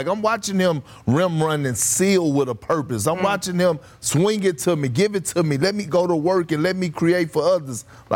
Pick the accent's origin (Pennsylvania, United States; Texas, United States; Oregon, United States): Texas, United States; In my home state of Texas, plenty of riveting TV.